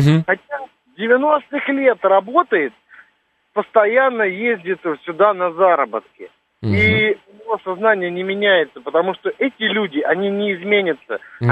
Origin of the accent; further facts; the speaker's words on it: Luhansk Oblast, Ukraine; now in Russia; Я сам родом из Донбасса, с Луганской области. Угу. В 90-х приехал сюда.